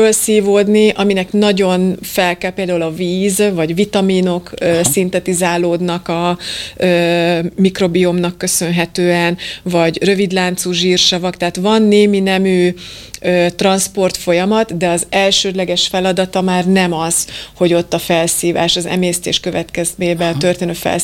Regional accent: Hungary; nem vagyok pesti, bocsánat, tápos vidéki vagyok

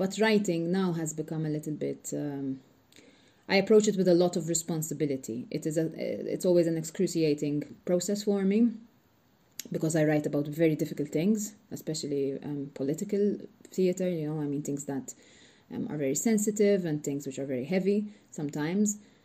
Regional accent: Malta; first language Maltese; English is a second language; And to me, Maltese is not just my mother language, it's the language which goes a couple layers further, you know, in terms of depth.

